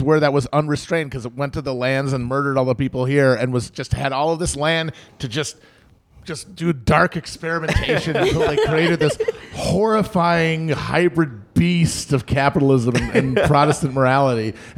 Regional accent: United States; Which is why this ad is so amazing to watch as an American.

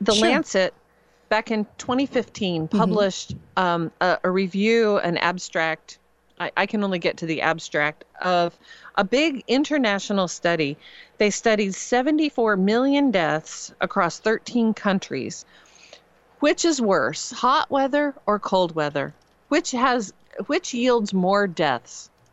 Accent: Ohio, United States; I was born and raised in Ohio

